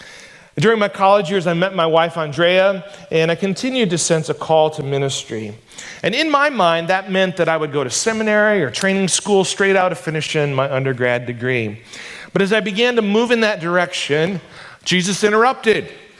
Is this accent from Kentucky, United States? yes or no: no; Primghar, Iowa, United States; I grew up in Northwest Iowa, a little farm town called Primgar, Iowa. Grew up on a farm, and I grew up in a faith-based family.